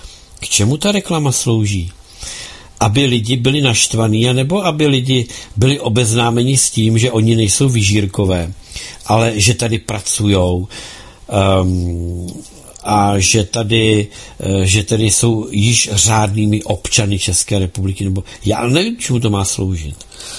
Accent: Ukraine; Czech is a second language; moved away as an adult; now in Czechia; u nás na Ukrajině jsem byla zubní lékařka, ale tady pracuji, protože jsem musela utéct se svými dětmi před válkou.

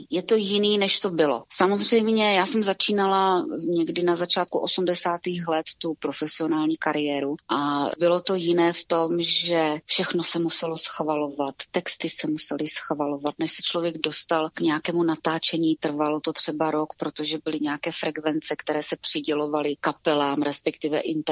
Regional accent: Ostrava, Moravian-Silesian Region, Czechia; tak jsme jezdili vlakem a autobusem a já z té Ostravy do toho Friedlandu nad Ost

